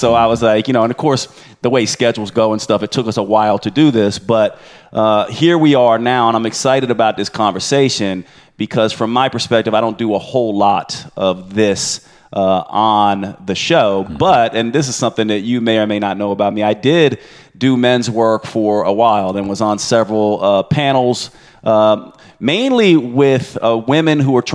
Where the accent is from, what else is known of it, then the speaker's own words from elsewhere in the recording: Winston-Salem, North Carolina, United States; I was raised in Winston-Salem, North Carolina, for those of you who aren't familiar with North Carolina.